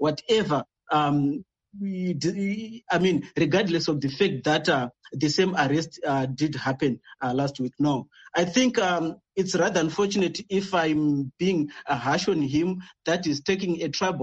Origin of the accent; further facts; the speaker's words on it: Midlands, Zimbabwe; by the way, I come from Midlands as well